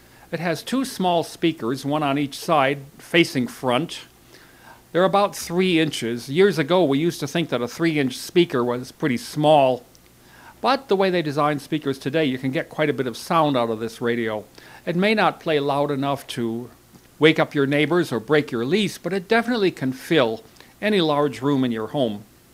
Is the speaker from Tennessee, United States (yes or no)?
no; Rochester, New York, United States; The public radio station, WXXI, in my hometown of Rochester, New York, was running three channels